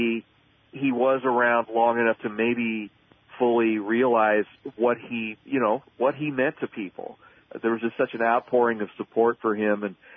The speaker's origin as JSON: {"language": "English", "town": "Springfield", "region": "Illinois", "country": "United States", "tie": "born or raised there", "said": "I grew up, you know, I grew up in Springfield in the big city, you know, and I went to Southeast High School up here and everything."}